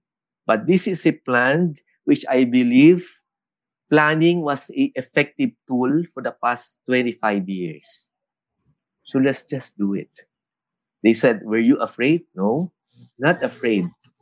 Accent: Japan; moved away; I grew up in Japan when I was in grade school. I studied there.

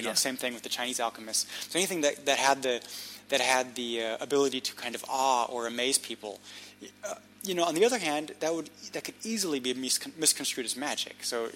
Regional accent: Munich, Bavaria, Germany; English is a second language; when I grew up in Munich

